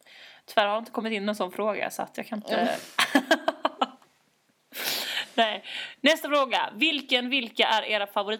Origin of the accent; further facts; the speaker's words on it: Sweden; now in Berlin, Germany; Jag är den svenska frilansaren.